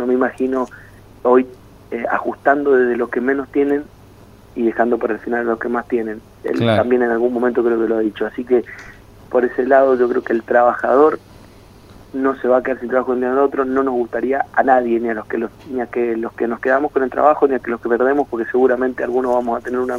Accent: Argentina; como argentinos nos tenemos que dar la posibilidad

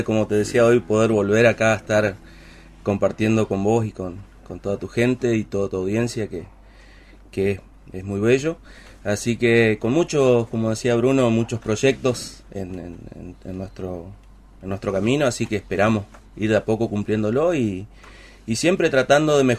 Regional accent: Villaguay, Entre Ríos, Argentina; Villa Guay, centro de Entre Ríos.

